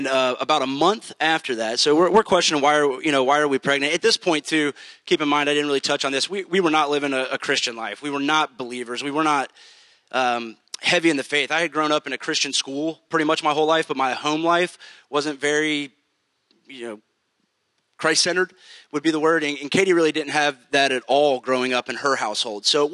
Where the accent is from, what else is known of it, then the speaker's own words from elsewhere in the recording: Michigan, United States; because we're both from Michigan.